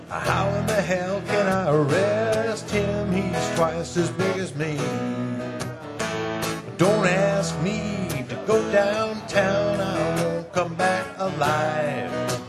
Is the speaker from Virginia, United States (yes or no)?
no; Oakland, California, United States; from Oakland, California. Happy to be here tonight.